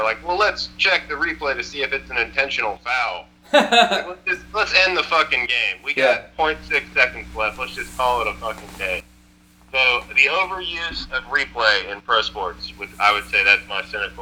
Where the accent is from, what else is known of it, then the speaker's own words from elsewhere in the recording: Oklahoma, United States; That and the Gundy one, because we're from Oklahoma.